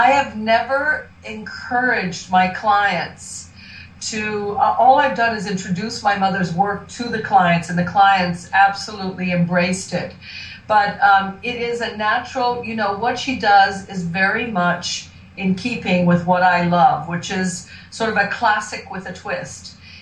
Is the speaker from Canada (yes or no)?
no; Rome, Lazio, Italy; English is a second language; now in United States; Well, let's see. I'm Italian. I'm the real thing. I was born and raised in Rome. I went to an American high school, so I learned English in high school.